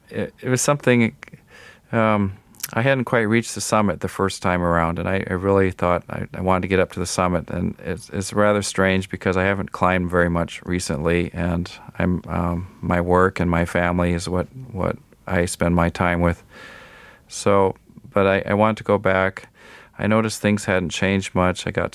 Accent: Kilimanjaro, Tanzania; Yeah, I climbed it when I was age 11.

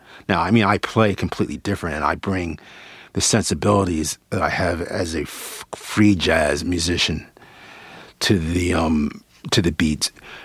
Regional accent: Wilmington, Delaware, United States; I'm from Wilmington, Delaware, Clifford's hometown

